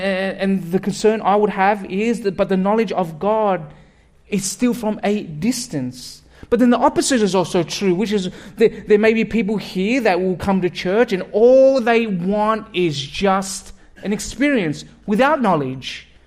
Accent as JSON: {"language": "English", "country": "Australia", "tie": "born or raised there", "lives_now": "Canada", "said": "I was born and raised in Australia. I married a Calgarian. But as an Australian, we knew nothing about snow. There's no snow."}